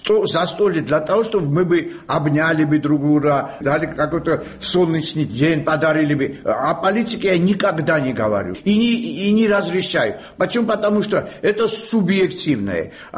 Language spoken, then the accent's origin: Russian; Tbilisi, Georgia; Мы вот коренной тбилисель.